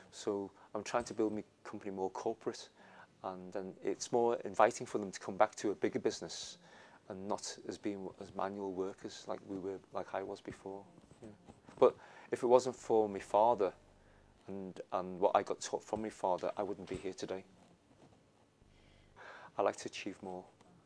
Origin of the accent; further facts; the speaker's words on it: Liverpool, North West England, United Kingdom; first language Chinese; English is a second language; I grew up in Chinatown in Liverpool. Memories are very fond memories. My first language was Chinese, so I didn't speak English before I went to school.